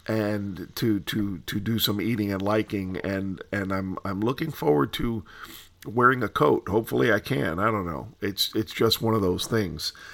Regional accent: Miami, Florida, United States; I grew up in Miami

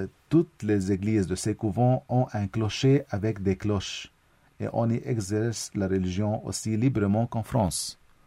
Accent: Lebanon; نحن كلبنانيين

